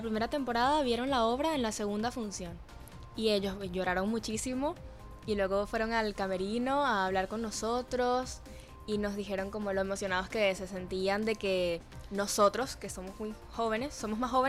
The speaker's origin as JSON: {"language": "Spanish", "country": "Venezuela", "said": "La primera, la reflexión sobre la identidad de nosotros como venezolanos y lo que Aquiles representa para nuestra identidad."}